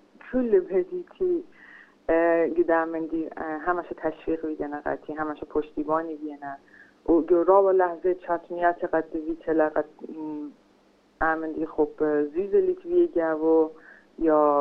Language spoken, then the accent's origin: Persian; Tehran, Tehran Province, Iran; born there; اینا متولد تهرانیم